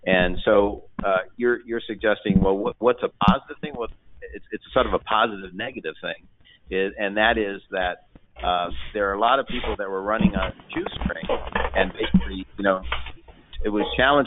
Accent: San Francisco, California, United States; In fact, you know, I was raised in San Francisco, and that's where I started my business brokerage business

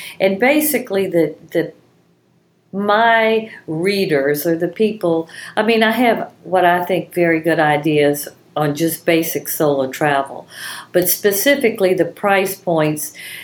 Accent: Baton Rouge, Louisiana, United States; I'm from Baton Rouge, Louisiana.

